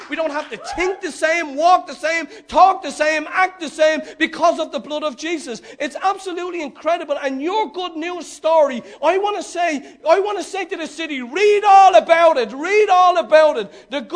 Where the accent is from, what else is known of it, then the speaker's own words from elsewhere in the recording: Ireland; born there; Well, I was born in Ireland. We're a Christian nation.